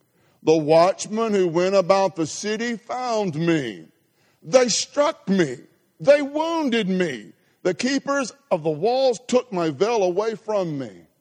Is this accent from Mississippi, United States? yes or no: yes; Grenada, Mississippi, United States; I was from Grenada, about 10,000 people. In Mississippi, that's pretty big.